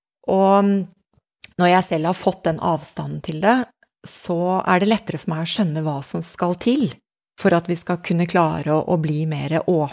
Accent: Asker, Akershus, Norway; jeg vokste opp typiske boligfelt I Asker, hvor I hvert hus bodde det mor og far og noen barn, og det var på en måte min verden og det jeg kjente.

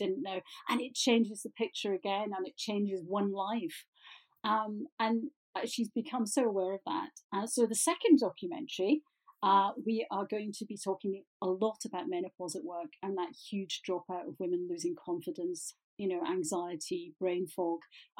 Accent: Glasgow, Scotland, United Kingdom; I'm a Glaswegian

